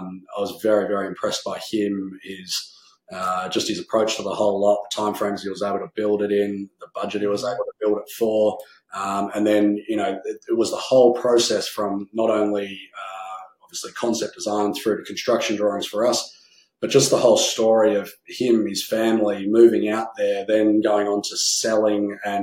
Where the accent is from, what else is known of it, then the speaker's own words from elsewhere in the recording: Melbourne, Victoria, Australia; I grew up in Melbourne